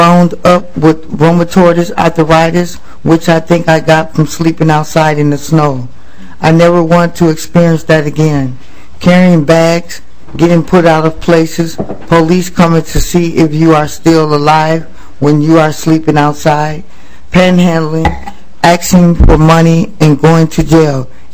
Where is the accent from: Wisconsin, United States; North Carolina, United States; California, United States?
Wisconsin, United States; now in Minnesota, United States; I grew up in Wisconsin. Sometimes I lived with my mother and sometimes in foster homes. I moved to Minnesota in 2000 with my partner.